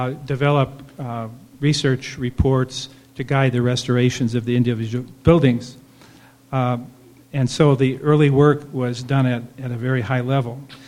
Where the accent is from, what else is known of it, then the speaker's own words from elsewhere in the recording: Milwaukee, Wisconsin, United States; because my father loved history, and I'm from Milwaukee, and so we would make that drive to Nauvoo starting in the 50s, really.